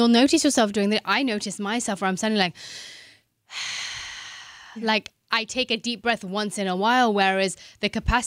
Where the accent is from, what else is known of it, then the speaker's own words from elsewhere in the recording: London, United Kingdom; I grew up in London. I come from an Indian family.